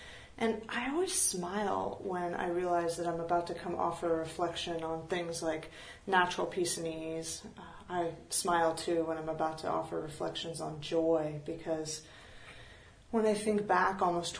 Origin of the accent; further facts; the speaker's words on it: California, United States; I grew up in Marin. I know this place. I know this place.